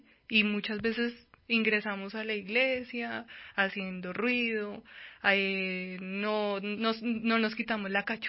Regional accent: Colombia; para nosotros como colombianos, para nosotros que pertenecemos a la religión católica

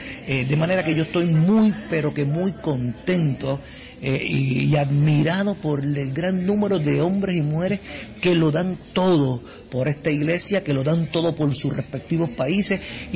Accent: Puerto Rico; soy del pueblo de Puerto Rico

